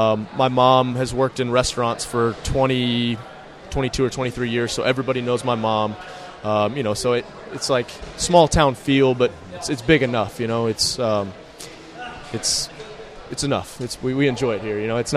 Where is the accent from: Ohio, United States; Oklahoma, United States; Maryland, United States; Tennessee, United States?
Tennessee, United States; Cookeville; also born or lived in Michigan; You know, I was born in Michigan, but Tennessee's home. Cookeville's. I mean, from the time I was 4 years old, this is these are the people I knew and everybody I grew up with.